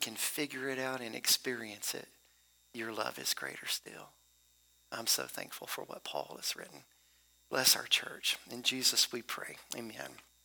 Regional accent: Pinewood, Tennessee, United States; When I was a young child growing up in Middle Tennessee, the small community, which was unincorporated, that I grew up in, a little community called Pinewood

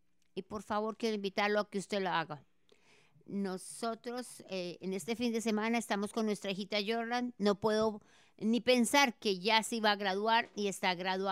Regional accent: Bogotá, Colombia; born there; Yo nací en Bogotá, Colombia. Si usted escucha un poquito de acento, es porque es un acento del sur.

